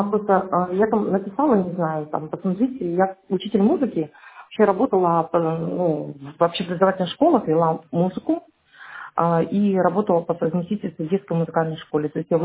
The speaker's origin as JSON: {"language": "Russian", "region": "Kalmykia", "country": "Russia", "tie": "born or raised there", "said": "Сама я родом из Калмыкии."}